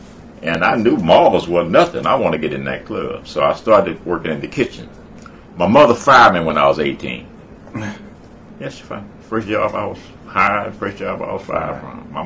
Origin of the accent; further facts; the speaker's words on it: Houston, Texas, United States; Yeah, I was raised on Ship Channel.